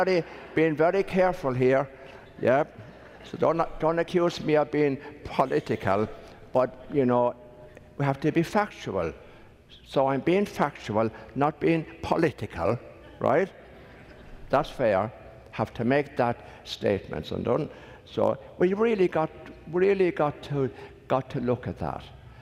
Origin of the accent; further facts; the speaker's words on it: Ireland; And as an Irishman, I have to be very fair too and say our own country, little Ireland